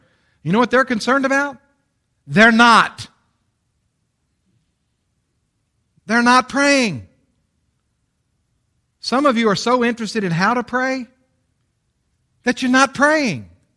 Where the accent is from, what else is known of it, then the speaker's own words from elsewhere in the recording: the South, United States; All right, now, you say, well, we're from the South.